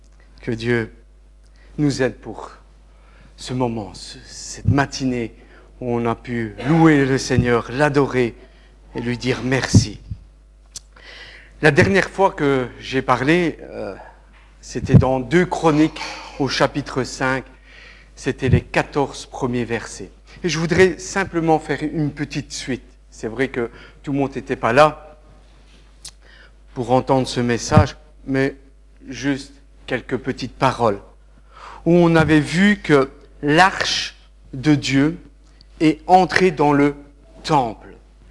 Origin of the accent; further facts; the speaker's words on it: Italy; French is a second language; Je suis italien